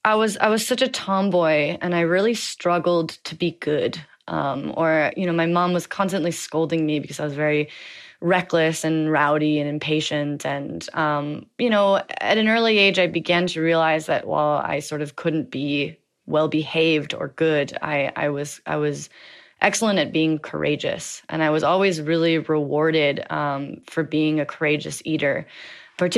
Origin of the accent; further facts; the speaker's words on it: Eugene, Oregon, United States; But even growing up in Eugene, where, you know, the population is maybe 95% Caucasian, as a young child, I really enjoyed my biracial upbringing